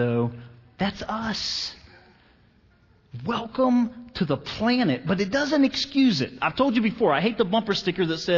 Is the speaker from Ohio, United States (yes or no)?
yes; Cincinnati, Ohio, United States; I'm from Cincinnati, so I wasn't real sure, but they tell me it's really fun.